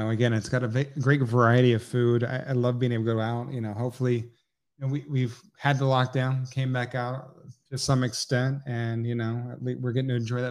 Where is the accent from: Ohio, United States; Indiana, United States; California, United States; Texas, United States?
Texas, United States; Port Arthur; also born or lived in Beaumont; You know, I grew up here in Texas. I was born down in Beaumont, Texas, but grew up in Port Arthur, Texas. So my family and my father, all from a little town called Nederland, Texas, back then.